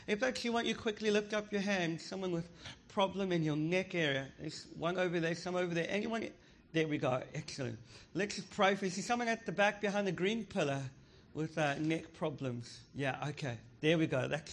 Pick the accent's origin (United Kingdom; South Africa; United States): South Africa; because I'm from South Africa and we are quite rude.